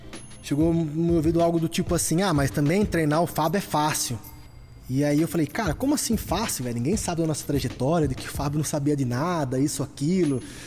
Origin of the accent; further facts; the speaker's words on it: Araraquara, São Paulo, Brazil; now in Poços de Caldas, Brazil; nós somos os dois de Araraquara. Hoje o … mora em Taubaté, eu moro em Poços de Caldas, mas nós somos nascidos em Araraquara.